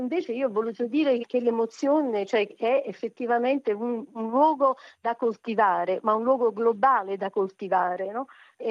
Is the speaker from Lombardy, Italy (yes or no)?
no; Naples, Campania, Italy; ispirato alla mia città natale Napoli